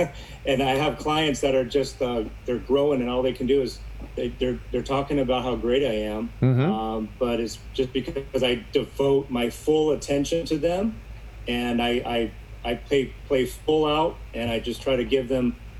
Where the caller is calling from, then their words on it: San Diego, California, United States; San Diego. Yes, sir. Yes, sir. San Diego.